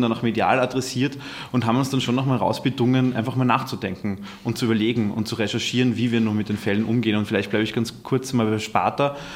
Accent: Austria; Und als Österreicher, als gelernte Österreicher haben wir es ja immer sehr mit dem Verdrängen.

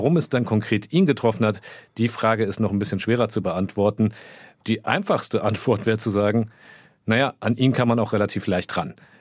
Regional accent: Croatia; ich bin ja selbst gebürtiger Jugoslawe, Kroate, ganz wie man es nennen will

